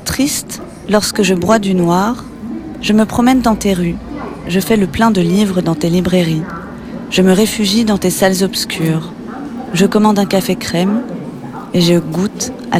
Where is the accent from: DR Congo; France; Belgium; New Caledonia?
Belgium; Brussels; born there; Je suis bruxelloise de naissance